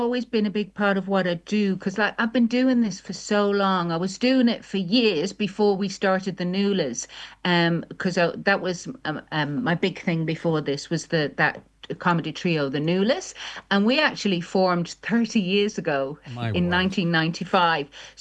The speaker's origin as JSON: {"language": "English", "town": "Manchester", "region": "North West England", "country": "United Kingdom", "tie": "born there", "said": "I was born in Manchester and my mum went back there then when we grew up."}